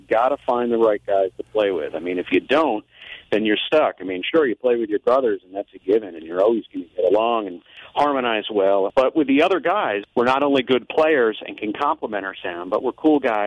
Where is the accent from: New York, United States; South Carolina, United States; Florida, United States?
New York, United States; Sugarloaf; now in Monroe, United States; No, 16 years. Born and raised in Sugarloaf, as were my other brothers.